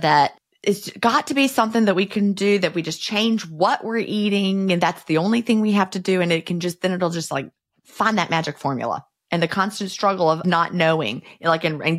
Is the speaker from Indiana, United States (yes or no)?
no; Virginia, United States; born or raised there